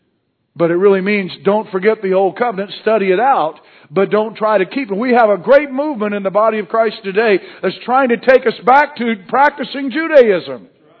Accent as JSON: {"language": "English", "region": "Montana", "country": "United States", "tie": "born or raised there", "said": "When I was growing up in Montana, we had a speed limit of about 80 miles an hour on our freeways."}